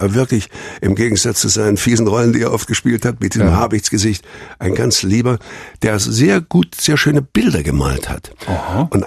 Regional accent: Thuringia, Germany; accent: Thuringian; Und dann habe ich ihm das auf mit meinem Thüringer Dialekt gesungen und das fand er sehr lustig.

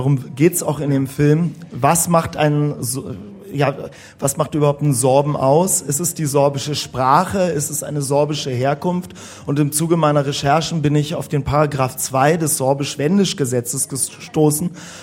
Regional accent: Berlin, Germany; Ja, also ich bin zweisprachig aufgewachsen. Ich komme aus Berlin

